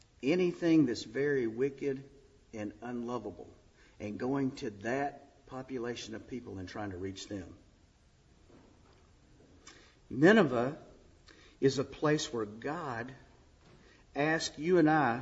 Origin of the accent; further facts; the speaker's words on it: Georgia, United States; I am from Georgia where it gets very hot.